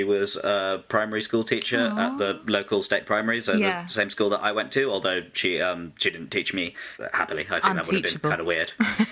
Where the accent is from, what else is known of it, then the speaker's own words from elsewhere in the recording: Wembley, London, United Kingdom; I grew up in Wembley, so suburb of northwest London, which sort of generally characterised by monotonous suburban boredom and occasional pointless violence.